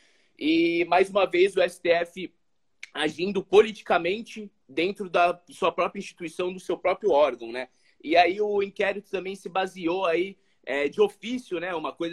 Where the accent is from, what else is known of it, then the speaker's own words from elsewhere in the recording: Santos, São Paulo, Brazil; sou de Santos, pré-candidato a vereador.